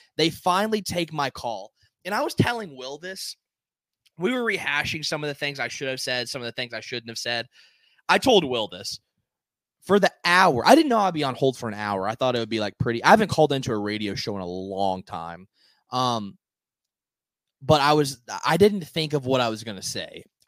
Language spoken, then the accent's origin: English; Nashville, Tennessee, United States; from Nashville.